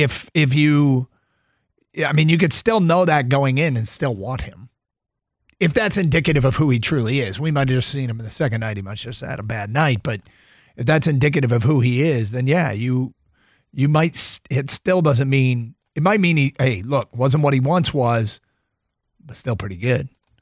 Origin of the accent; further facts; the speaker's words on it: Detroit, Michigan, United States; Growing up in Detroit, if you had cable, you got to watch all the Braves and Cubs games.